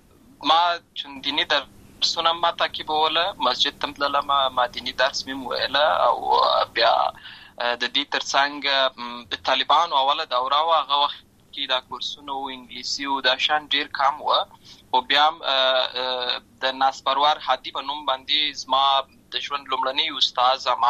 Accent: Lashkar Gah, Helmand, Afghanistan; زه په اصل کې د ورزغان ولایت یم. اما زه په هلمند ولایت لشکرګاه کې پیدا شوی یم. امالته لوی شوی یم او امالته می شونځي لسته ده.

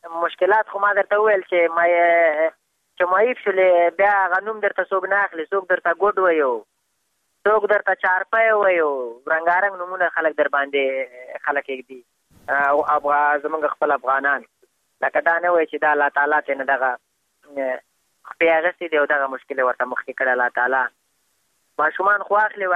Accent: Afghanistan; بس خو موږ هم د افغانستان بچیان یو، د افغانستان معلولین یو، پوهې موږ باندې افغانستان ډېر ګران دی

